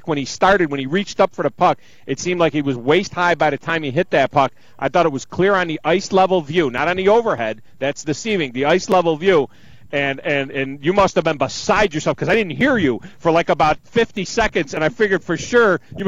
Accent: New York, United States; I was born in Western New York. I grew up in Western New York.

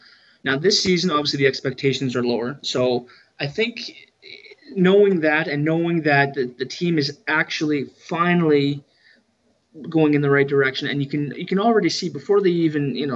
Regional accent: Halifax, Nova Scotia, Canada; I'm from Halifax

